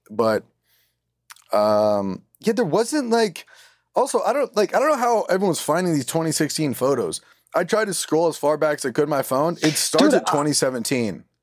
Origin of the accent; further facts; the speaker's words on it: California, United States; So I would drive to my hometown, Ventura County, Ventura Harbor Comedy Club to get up.